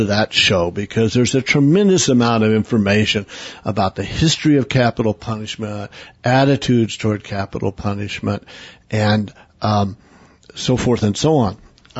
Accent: Oklahoma, United States; And of course, I'm from Oklahoma. And of course, one of the worst botched executions in the country's history takes place in my old home state.

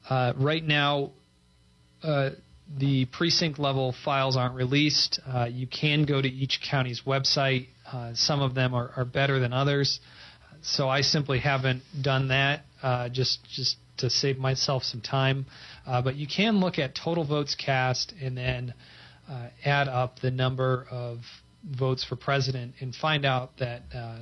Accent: Tucson, Arizona, United States; I am from Tucson. I got my political start in Tucson.

